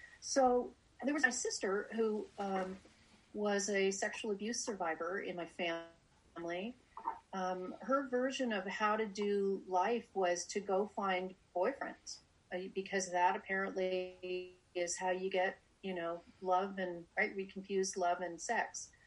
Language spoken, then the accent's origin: English; Montreal, Quebec, Canada; born there; I was born in Montreal. I'm a Canadian. I was born the youngest of five kids